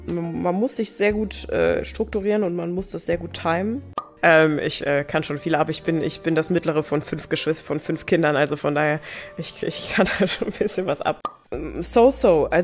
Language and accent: German; Brauneberg, Rhineland-Palatinate, Germany; also born or lived in Traben-Trarbach; als meine Mama zum zweiten Mal geheiratet hat, dann nach Brauneberg als Kind und da bin ich dann groß geworden und aufgewachsen. Auch meine Oma kommt von der Mosel aus Enkirch, sodass ich quasi im Weinberg rumgekrabbelt bin